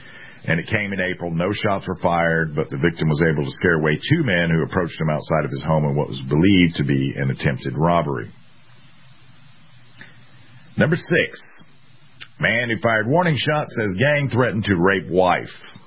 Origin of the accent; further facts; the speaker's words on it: South Carolina, United States; This happened in my home state. Rural South Carolina home invasion